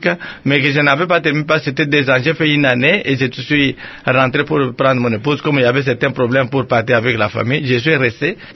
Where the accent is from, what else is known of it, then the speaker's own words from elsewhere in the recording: Katanda, Kasaï-Oriental, DR Congo; Chez nous, à Katanda, à Ngulungu, à Katanda, on était vraiment, j'étais orphelin.